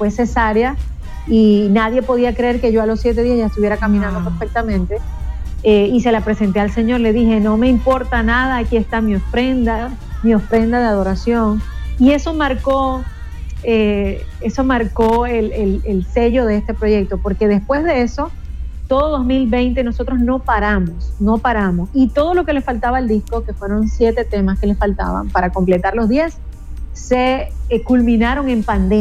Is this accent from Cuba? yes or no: no; Venezuela; aquí se generaron una serie de acontecimientos en mi país, Venezuela